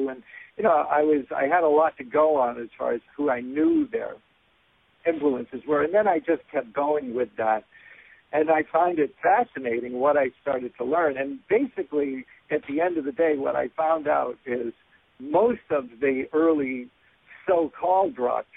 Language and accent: English; Boston, Massachusetts, United States; In my early years, growing up in Boston, I was a big band fan